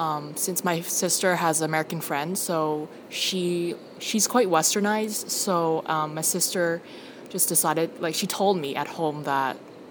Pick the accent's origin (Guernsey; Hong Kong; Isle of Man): Hong Kong; English is a second language; also born or lived in Canada; So I actually went to Canada to finish my high school, so that's also where my English got more fluent. And when I get back to Hong Kong, we don't speak a lot of English in school